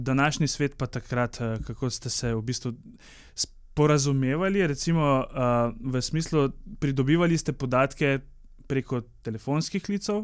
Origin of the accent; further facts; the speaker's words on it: Celje, Savinja, Slovenia; glede na to, da sem iz Celja